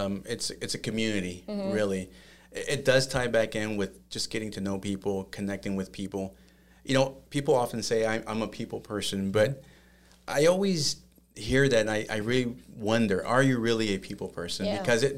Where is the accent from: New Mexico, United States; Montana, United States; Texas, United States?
Texas, United States; Dallas; So I am originally from Dallas, Texas. So I am a Texan.